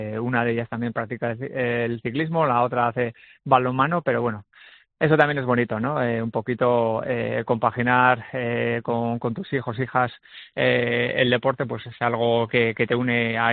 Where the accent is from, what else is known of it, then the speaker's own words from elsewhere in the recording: Basque Country, Spain; nací muy cerca de San Sebastián y tengo buenos recuerdos de mi infancia allí